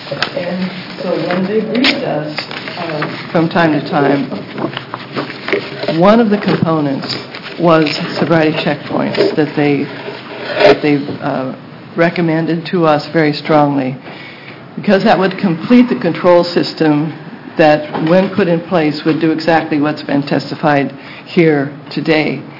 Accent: Eugene, Oregon, United States; I'm from Eugene, Oregon, founded the chapter of MAD in 1982 down there.

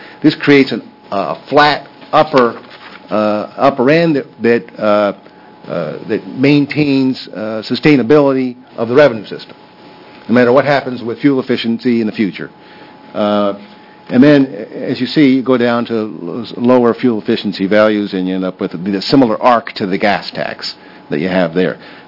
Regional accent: Oregon, United States; I grew up in Coos County, so I know those people.

